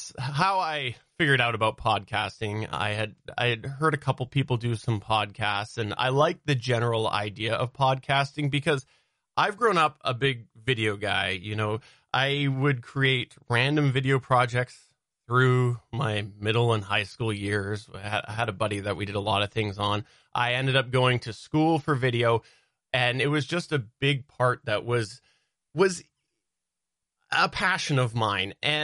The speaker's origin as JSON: {"language": "English", "country": "Canada", "said": "And being Canadian, I have to say we do have a lot of impact from the U.S."}